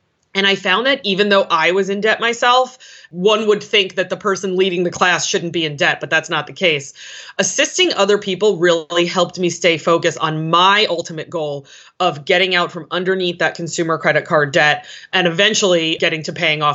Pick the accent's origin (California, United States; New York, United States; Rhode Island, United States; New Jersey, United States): New York, United States; I'm originally from New York.